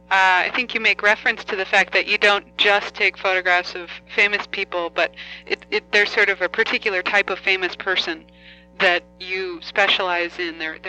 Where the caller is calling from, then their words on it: Vermont, United States